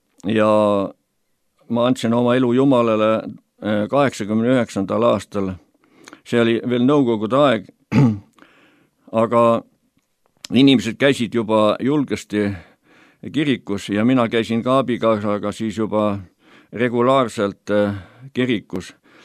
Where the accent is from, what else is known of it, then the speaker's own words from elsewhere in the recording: Saare County, Estonia; born there; olen sündinud Saaremaal ja õppinud sellises kohas nagu Mustjal algkool.